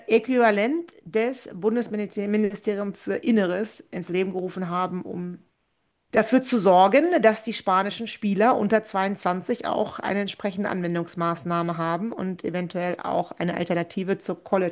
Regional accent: Germany; In meinem Herzen bin ich Deutsche.

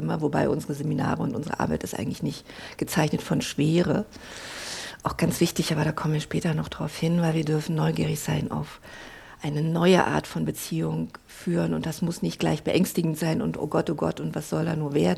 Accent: Berlin, Germany; also born or lived in Dresden, Germany; Ja, ich bin ja auch Ossi. Aufgewachsen in Berlin und Dresden.

